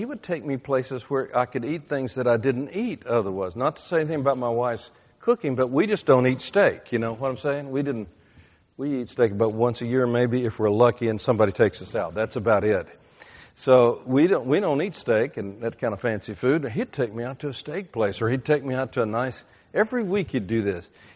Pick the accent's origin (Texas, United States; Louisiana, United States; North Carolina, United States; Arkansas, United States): Arkansas, United States; Fordyce; born there; I was born in Fordyce. That's at the end of the Cotton Belt in southern Arkansas.